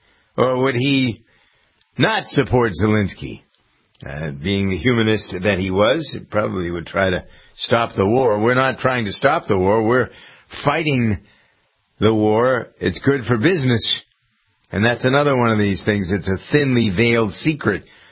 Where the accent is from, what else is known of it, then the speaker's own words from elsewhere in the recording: United States; And I think that that's part of being an American. It's part of what makes us great is our practice of generosity